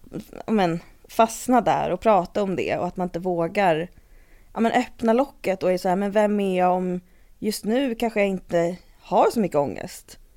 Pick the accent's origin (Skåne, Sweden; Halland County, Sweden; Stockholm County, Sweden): Stockholm County, Sweden; Stockholm; also born or lived in London / Uppsala; jag och min mamma flyttade till från London till min mormor i Uppsala när jag var ett halvår. Och sen är jag uppvuxen i Stockholm. Och bott här liksom hela tiden ungefär med lite avbrott.